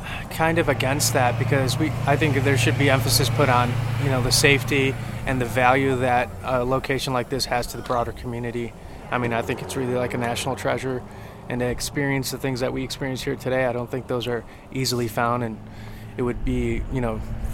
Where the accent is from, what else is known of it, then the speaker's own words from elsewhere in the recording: Dallas, Texas, United States; I'm coming from Dallas, Texas.